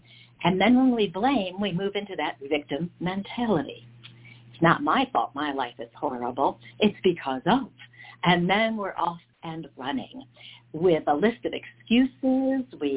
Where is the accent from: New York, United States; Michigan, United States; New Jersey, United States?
New York, United States; Hudson Falls; I grew up in Hudson Falls, a little bit north of you.